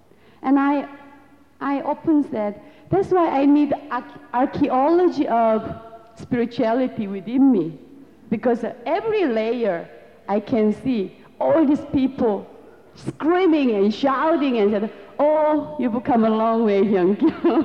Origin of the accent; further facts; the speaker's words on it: South Korea; first language Korean; English is a second language; It's almost like I'm using English right now in order to express, in order to communicate with you. But my mother tongue is Korean.